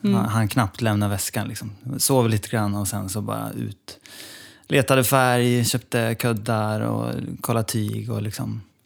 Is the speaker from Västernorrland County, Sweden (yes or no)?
yes; Sundsvall, Västernorrland County, Sweden; now in Stockholm, Sweden; Men det var när jag bodde hemma i Sundsvall liksom.